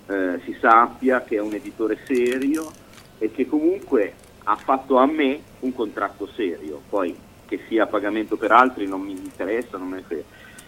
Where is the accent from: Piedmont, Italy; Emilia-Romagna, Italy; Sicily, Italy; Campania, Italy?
Piedmont, Italy; born there; che in dialetto piemontese, dove io sono nato, in Piemonte